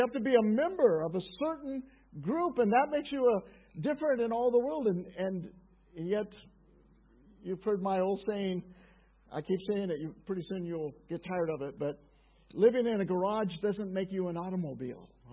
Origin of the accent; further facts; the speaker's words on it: United States; Now, I'm from America, so we have a city called Philadelphia.